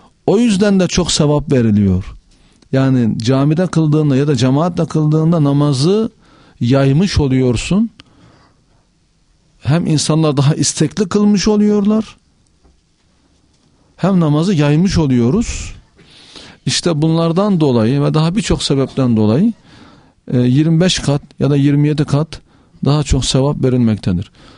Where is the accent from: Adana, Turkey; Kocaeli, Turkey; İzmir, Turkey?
Adana, Turkey; Benim çocukluğum camide geçti. Caminin anahtarını ben taşırdım. Camiyi ben açıp kapardım. Eski tarihi eser ufak bir mescitti. Şeyh Zülfo Mescidi. Adana'da eskiden askerlik şubesiydi.